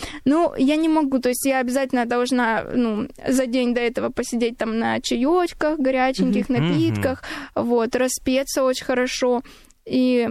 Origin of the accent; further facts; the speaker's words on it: Russia; born there; горжусь тем, что я гречанка по происхождению, но я безумно счастлива и также горжусь тем, что я проживаю и родилась в России.